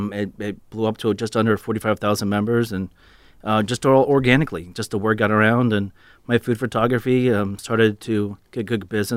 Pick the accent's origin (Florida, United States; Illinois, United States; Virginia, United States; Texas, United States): Virginia, United States; Leesburg; I guess I just was in my bubble growing up in Leesburg. We didn't have a lot going on